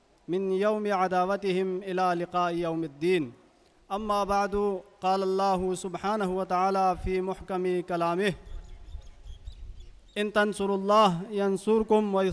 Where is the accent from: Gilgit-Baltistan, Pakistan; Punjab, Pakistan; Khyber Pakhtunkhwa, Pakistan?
Gilgit-Baltistan, Pakistan; میرا تعلق گلگت بلتستان سے ہے،